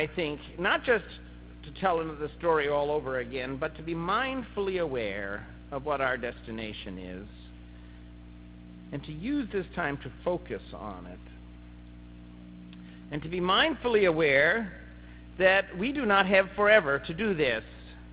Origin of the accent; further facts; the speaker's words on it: Ireland; You know, maybe it's because I'm Irish. You get this morbid thing.